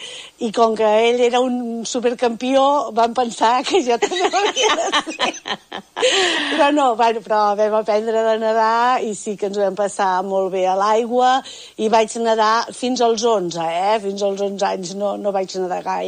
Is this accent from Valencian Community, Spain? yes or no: no; Manresa, Catalonia, Spain; Vaig néixer aquí a Manresa, a la Clínica Sant Josep, crec.